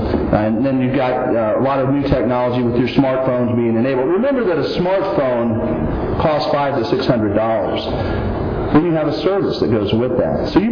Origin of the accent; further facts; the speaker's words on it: Midland, United States; And again … from Midland, and we appreciate all that you do warning Americans.